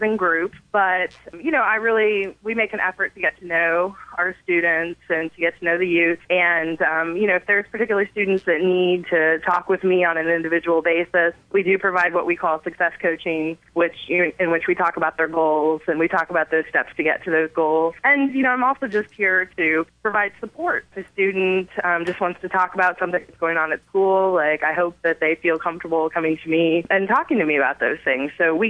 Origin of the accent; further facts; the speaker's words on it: Indiana, United States; also born or lived in Texas; Originally, well, I was born in Texas, but I always say I'm from Indiana because I pretty much was raised there.